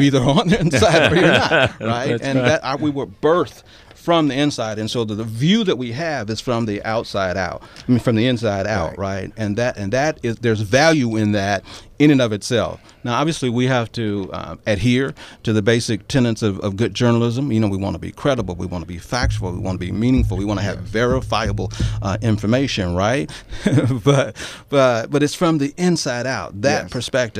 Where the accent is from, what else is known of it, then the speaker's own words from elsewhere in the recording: Kansas City, United States; I grew up in Kansas City. We had the Kansas City Call.